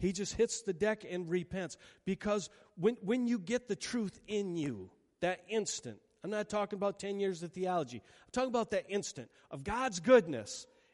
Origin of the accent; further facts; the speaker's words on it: Michigan, United States; for me, I grew up in West Michigan, so I heard people when I worked at Zondervan's and when I worked at Chicken Coop, they told me about Jesus